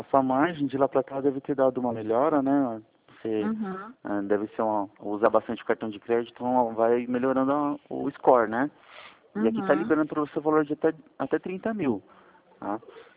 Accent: São Paulo, Brazil; Sou de São Paulo.

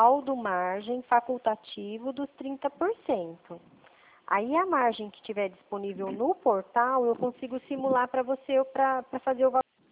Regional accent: Presidente Prudente, São Paulo, Brazil; eu sou de Presidente Prudente, São Paulo.

